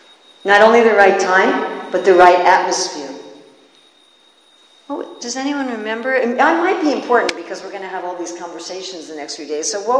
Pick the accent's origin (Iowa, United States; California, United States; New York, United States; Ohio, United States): New York, United States; I mean, I'm from New York, where we have what we call very short pause times.